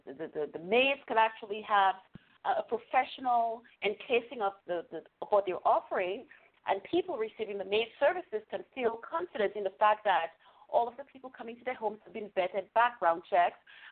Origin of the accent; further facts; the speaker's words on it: St. Lucia; No, I'm not from Europe. I'm from St. Lucia, which is an island in the Caribbean.